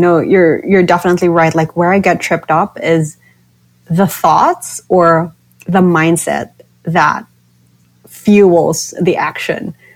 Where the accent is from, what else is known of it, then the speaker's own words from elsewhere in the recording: Philippines; So, I'm from the Philippines, and the only stop is Southeast Asia.